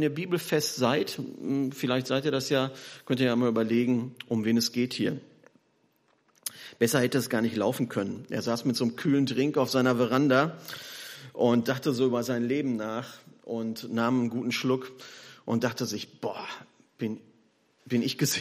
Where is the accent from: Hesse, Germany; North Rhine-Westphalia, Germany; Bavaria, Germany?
North Rhine-Westphalia, Germany; Bergkamen; now in Wiedenest, Germany; Ich komme hier aus Bergkamen, das war mal die größte Zechenstadt Europas. Da habe ich ganz lange gewohnt, bin evangelisch-freikirchlich aufgewachsen und bin dann 1997 nach Wiedenest zur Bibelschule gegangen und seitdem lebe ich in Wiedenest.